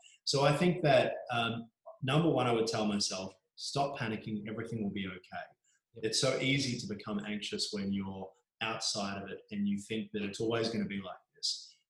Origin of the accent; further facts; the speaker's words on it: Mornington Peninsula, Victoria, Australia; I grew up on the Mornington Peninsula. As much as I love the beach, I was always frustrated by the isolation of growing up down there.